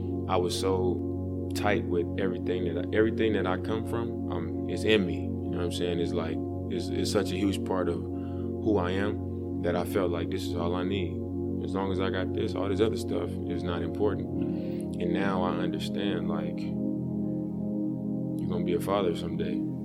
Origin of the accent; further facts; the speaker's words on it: Oakland, California, United States; and I'm from Oakland, I'm tough, and I've been in the streets with all my friends